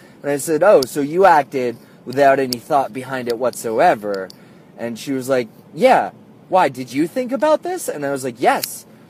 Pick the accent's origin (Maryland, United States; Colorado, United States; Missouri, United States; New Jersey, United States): New Jersey, United States; don't worry, I'm from New Jersey, but I've lived here long enough, I know how to pump my own gas